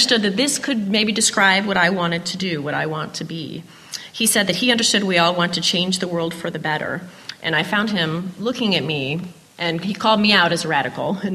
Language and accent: English; Cleveland Heights, Ohio, United States; I grew up in Cleveland Heights, where social justice was taught as a part of the curriculum in school.